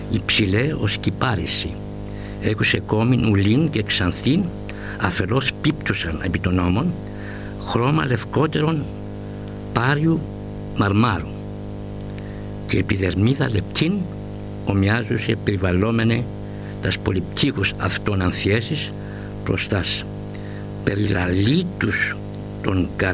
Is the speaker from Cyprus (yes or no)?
yes; Gastria, Famagusta District, Cyprus; Ακόμη και σήμερα στη Γιαλούσα, την Κνίδων και τον Αλά, που είναι κοντά στο χωριό μου